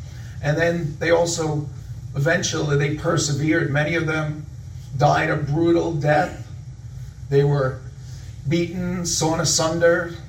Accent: Long Island, New York, United States; Well, good morning. I'm from Long Island, New York

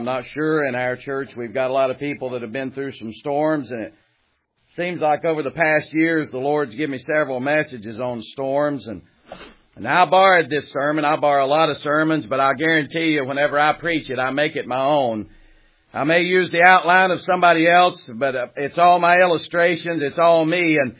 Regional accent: North Carolina, United States; now I may have butchered that, I'm from North Carolina in the mountains, so I may have messed that one up bad

